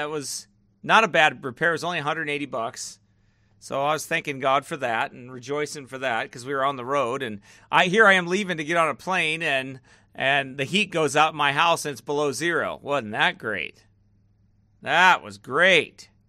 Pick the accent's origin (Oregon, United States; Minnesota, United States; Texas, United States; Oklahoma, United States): Minnesota, United States; Minneapolis; now in St. Cloud, United States; I'm from Minneapolis, but live in St. Cloud.